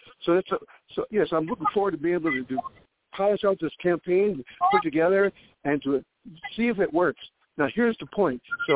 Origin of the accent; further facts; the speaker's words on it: Michigan, United States; Now, here in Michigan, I'm from Michigan, and my case is now supposed to be reviewed by the Innocence Project here in Michigan.